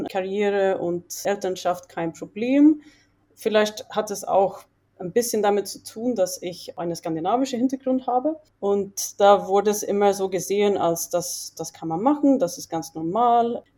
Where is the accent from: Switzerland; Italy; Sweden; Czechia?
Sweden; moved away as an adult; also born or lived in Norway; now in Austria; Also ich bin ursprünglich aus Schweden. Da bin ich aufgewachsen, habe dort studiert. Dann habe ich meine Doktorarbeit in Norwegen gemacht. Und dann bin ich nach Österreich als Postdoc gekommen.